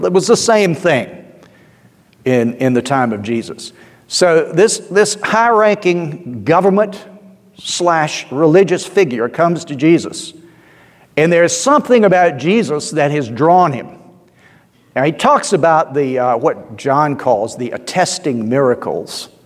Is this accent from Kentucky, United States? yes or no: no; Georgia, United States; it's kind of hard to avoid hearing born again in South Georgia. But I grew up in the Episcopal Church